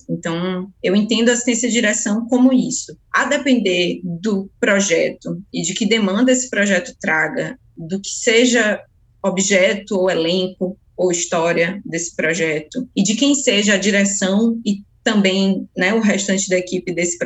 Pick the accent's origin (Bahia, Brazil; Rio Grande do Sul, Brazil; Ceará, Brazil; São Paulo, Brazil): Bahia, Brazil; Feira de Santana; eu sou de Feira. Estou em Feira, falando, gravando este podcast.